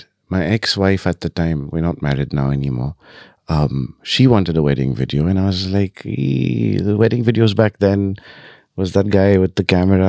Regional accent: London, United Kingdom; now in India; And now I find myself moving back to London, which is where I studied and grew up in.

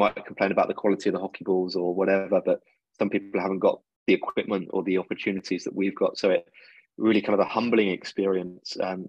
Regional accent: England, United Kingdom; Growing up in England

